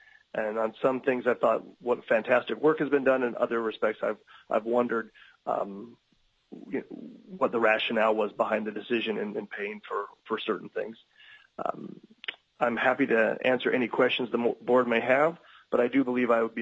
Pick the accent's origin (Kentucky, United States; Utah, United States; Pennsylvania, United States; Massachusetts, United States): Utah, United States; Magna; born there; moved away; also born or lived in Alaska; I was born in Magna, Utah. I was educated at Utah State. I went to law school in Willamette in Oregon. I moved to Alaska in 1996-97